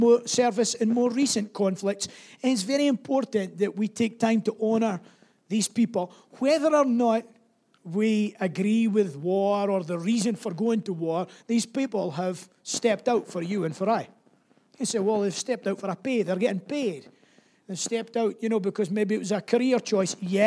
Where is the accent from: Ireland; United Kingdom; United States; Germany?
United Kingdom; Scotland; Well, remember, we're Scottish.